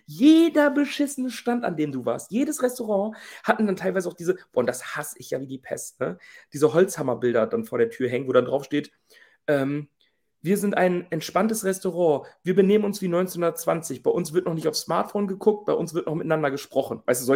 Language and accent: German; North Rhine-Westphalia, Germany; so aus dem mittleren OWL-Raum, also Nordrhein-Westfalen, OWL, so Ostwestfalen-Lippe in dem Bereich, wo ich herkomme